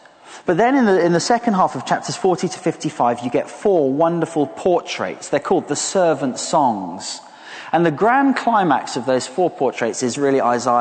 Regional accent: London, United Kingdom; After all, as wonderful as 2012 was as a Londoner, and it was a great year, wasn't it?

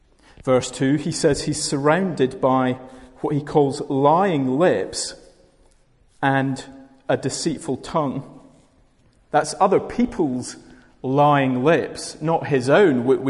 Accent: Glasgow, Scotland, United Kingdom; So I grew up in Glasgow for the first few years of my life

